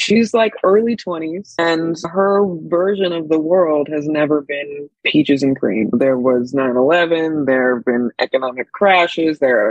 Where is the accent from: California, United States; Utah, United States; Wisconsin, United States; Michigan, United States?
California, United States; San Jose; So I am a Bay Area baby, born and raised. I grew up in San Jose.